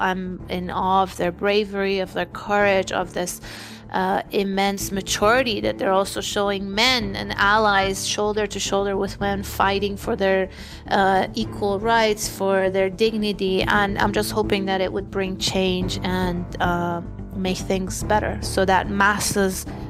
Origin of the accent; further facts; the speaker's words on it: Iran; I grew up in Iran. I lived in Iran when I was a young adult. So I lived through the morality police.